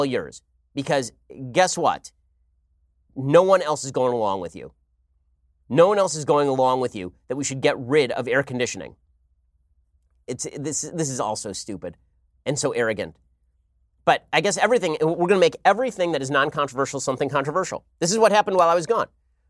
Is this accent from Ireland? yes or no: yes; Ireland; I'm a lapsed Catholic and I'm Irish